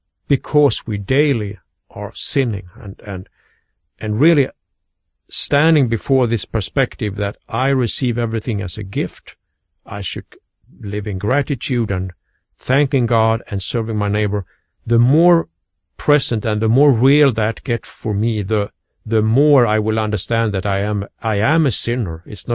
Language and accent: English; Sweden; English is a second language; So I'm from Sweden